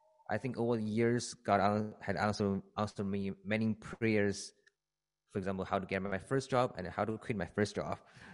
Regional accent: Nanjing, Jiangsu, China; English is a second language; moved away as an adult; I'm from China. I'm from Nanjing, a city near Shanghai. It's a kind of big city, I guess. We have like almost 10 million people. And yeah, I come here when I was in 2012, and I was an international student

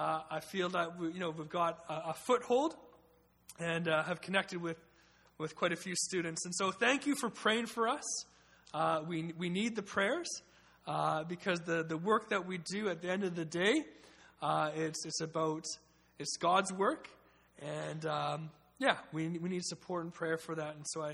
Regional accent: Vancouver, British Columbia, Canada; I said, "Yeah, I am from Canada." She said, "Well, where?" And I said, "Vancouver."

